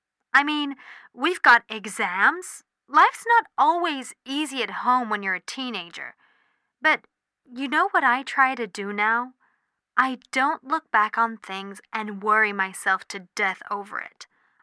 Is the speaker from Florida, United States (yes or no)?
yes; Miami, Florida, United States; from Miami. I'm just 15.